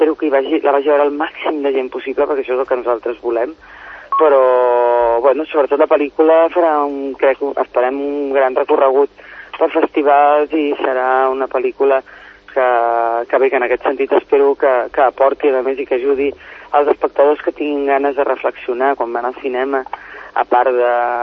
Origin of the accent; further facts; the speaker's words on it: Catalonia, Spain; i mira que sóc catalana fins a la mèdula, i només catalana